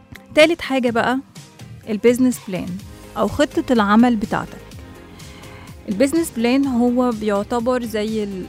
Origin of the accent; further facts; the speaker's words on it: Egypt; ولأنها جزء من هويتنا كمصريين